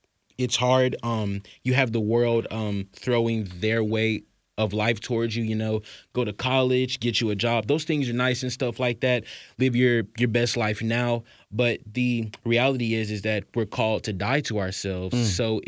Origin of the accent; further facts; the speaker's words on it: Nacogdoches, Texas, United States; now in Houston, United States; I'm born and raised in Nacogdoches, Texas. We moved to Houston about 8 years ago